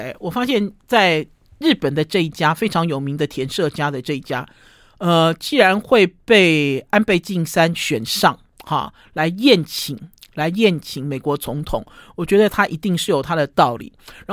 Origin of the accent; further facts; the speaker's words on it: Taiwan; 因为我们也是外国人嘛，因为我们是台湾人嘛，我们相对于日本人也是外国人